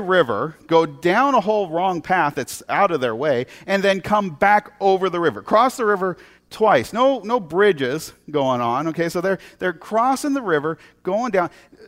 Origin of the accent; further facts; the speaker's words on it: Portland, Oregon, United States; If you're not aware, I was born and raised in Portland, which of course that makes me a weirdo.